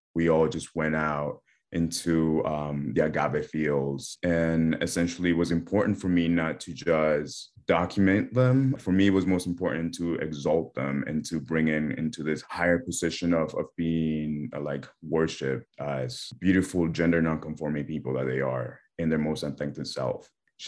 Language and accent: English; New York City, New York, United States; also born or lived in Colombia / Florida; I am an artist and I am from Harlem, New York, via Colombia and Florida.